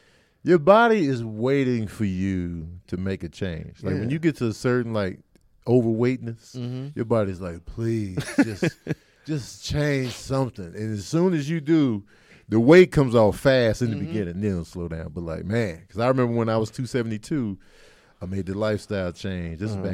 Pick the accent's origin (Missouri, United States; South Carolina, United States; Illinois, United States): Illinois, United States; Chicago; Growing up in Chicago, man.